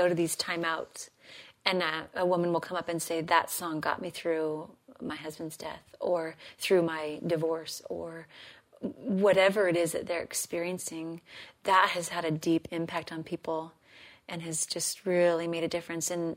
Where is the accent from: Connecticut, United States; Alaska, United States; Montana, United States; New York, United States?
Alaska, United States; And I'm a blonde from Alaska, so I'm not sure how I showed up with it, but I did.